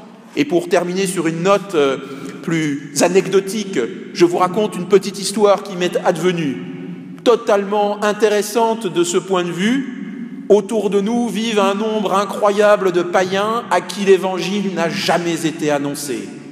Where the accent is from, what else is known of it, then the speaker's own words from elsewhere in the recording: France; nous sommes français, nous sommes prêtres du diocèse de Paris.